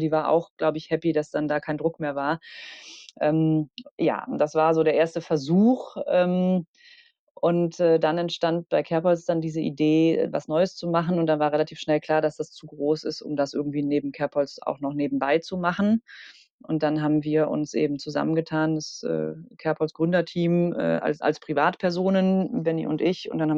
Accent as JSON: {"language": "German", "town": "Bonn", "region": "North Rhine-Westphalia", "country": "Germany", "also_born_or_lived": "Berlin", "said": "gut, wir kommen aus Bonn, da wissen wir, was uns erwartet"}